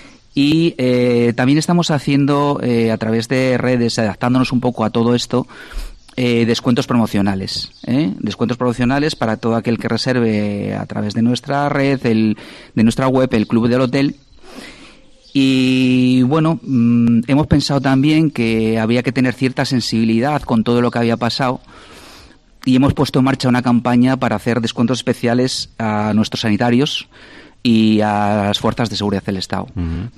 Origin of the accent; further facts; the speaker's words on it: Asturias, Spain; no llevo mucho tiempo aquí, yo soy asturiano